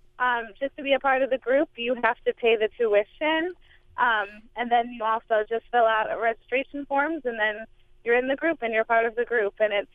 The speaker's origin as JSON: {"language": "English", "town": "Champaign", "region": "Illinois", "country": "United States", "tie": "born or raised there", "said": "I grew up in the Champaign schools"}